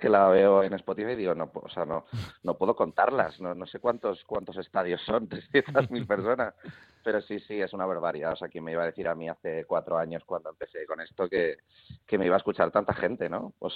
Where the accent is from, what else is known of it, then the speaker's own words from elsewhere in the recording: Catalonia, Spain; now in Madrid, Spain; yo para empezar soy más del norte que de Madrid, porque yo soy catalán, aunque no lo parezca.